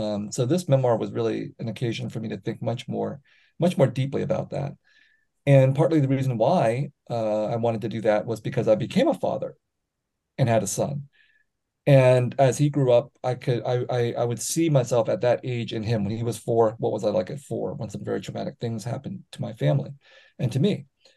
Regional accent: Buon Ma Thuot, Đắk Lắk, Vietnam; go to Vietnam again, go to my hometown, which I've never been back to, because my father said you can never go back to Ban Ma Thuột. Now it's called Buôn Ma Thuột

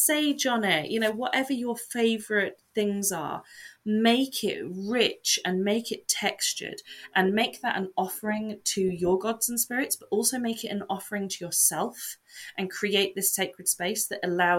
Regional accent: England, United Kingdom; I am English. I am very English.

